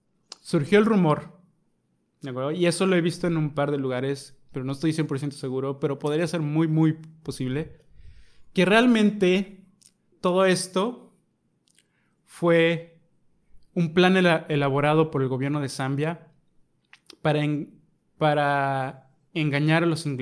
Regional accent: Mexico; no es algo que nosotros como mexicanos intentaríamos en algún momento

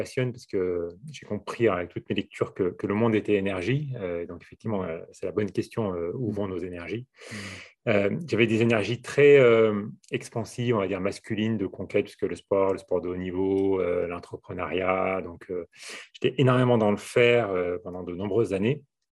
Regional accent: Grenoble, Auvergne-Rhône-Alpes, France; Je viens d'ici, de Grenoble. C'est important pour moi. Je n'ai pas bougé en fait. Je suis né ici, j'ai grandi ici et j'ai vécu un pied dans la ville et un pied dans la montagne pendant toute ma jeunesse.

